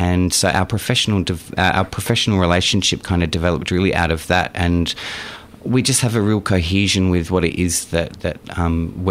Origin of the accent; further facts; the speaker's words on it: Adelaide, South Australia, Australia; So, I grew up in Adelaide